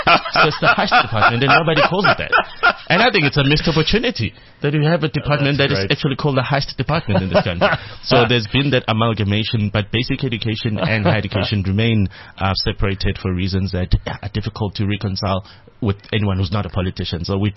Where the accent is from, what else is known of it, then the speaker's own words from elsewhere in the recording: South Africa; I'm sitting across the road as a South African